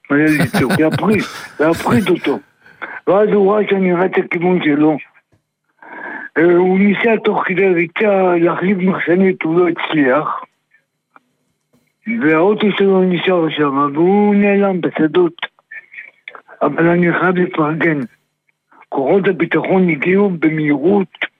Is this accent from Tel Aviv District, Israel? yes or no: no; Karnei Shomron, Judea and Samaria, Israel; מקרני שומרון 19 שנה, פעם ראשונה שאני חווה אירוע כזה.